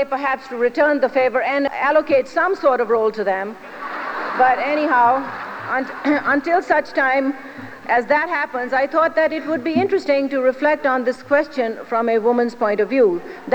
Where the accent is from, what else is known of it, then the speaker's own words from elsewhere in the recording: Lahore, Punjab, Pakistan; I come from Lahore, a historic Muslim city, which is in Pakistan, a country created in the name of Islam, so you cannot get much more Muslim than that.